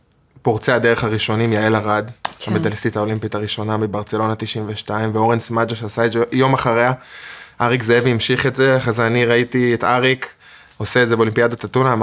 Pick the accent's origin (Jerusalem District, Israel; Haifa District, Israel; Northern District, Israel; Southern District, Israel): Jerusalem District, Israel; Jerusalem; moved away as an adult; also born or lived in Wingate; now in Tel Aviv, Israel; 31. יליד ירושלים. בגיל 18 עברתי לגור בווינגייט.